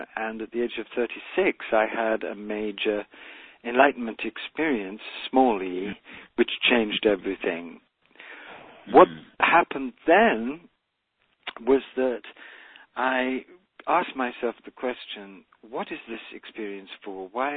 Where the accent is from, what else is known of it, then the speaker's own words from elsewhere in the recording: India; born there; I was born in India. I was born in India and had Indian blood from my father's side while being British.